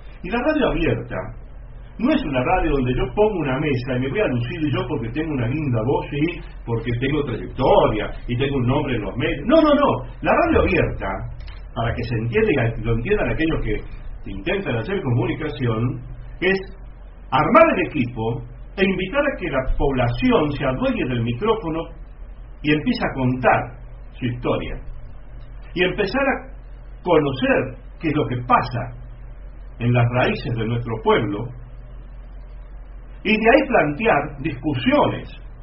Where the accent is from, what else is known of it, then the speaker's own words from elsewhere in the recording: Estancia Vieja, Córdoba, Argentina; En mi pueblo, en Estancia Vieja, han puesto dos radios